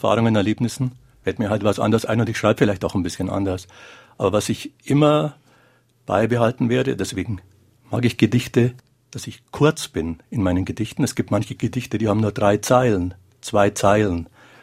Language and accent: German; Markt Schwaben, Bavaria, Germany; in meiner Heimatgemeinde Marktschwaben.